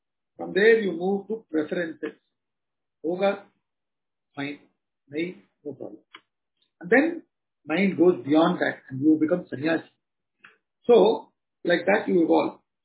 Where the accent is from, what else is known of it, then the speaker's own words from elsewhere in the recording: South India, India; I am from South India, so I have certain preferences.